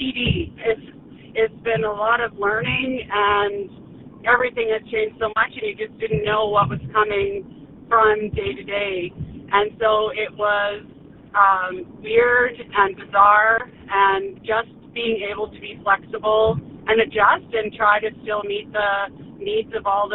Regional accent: Peace River, Alberta, Canada; I was born and raised in Peace River and graduated from Glen Mary.

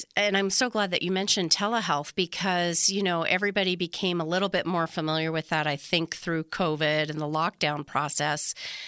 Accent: Ely, Nevada, United States; as a rural Nevadan, I'm born and raised in Ely and, you know, now I've moved to one of the big cities, the one in the north that you referenced.

